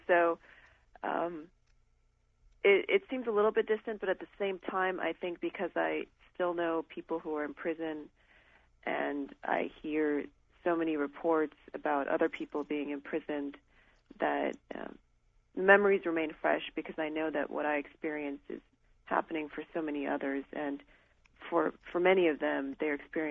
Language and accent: English; United States; I'd never been to my father's native land of Iran, and I was born and raised in America.